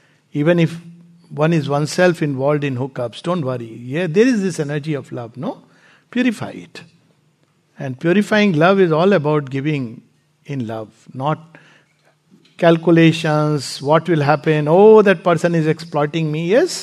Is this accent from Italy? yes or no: no; India; And I'm saying this not just because I'm an Indian